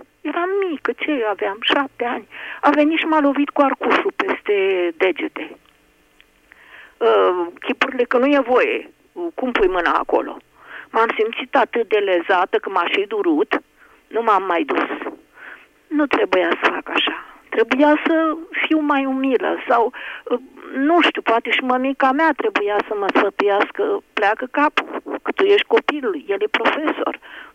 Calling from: Piatra Neamț, Neamț County, Romania; din Piatra Neamț. Atât de rar pot să iau legătura cu dumneavoastră de pe telefonul meu fix din Piatra Neamț, că la Iași mi-e mai greu.

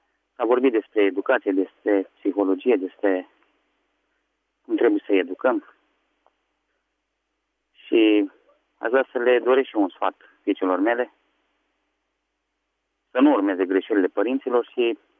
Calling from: Craiova, Dolj, Romania; sunt din Craiova.

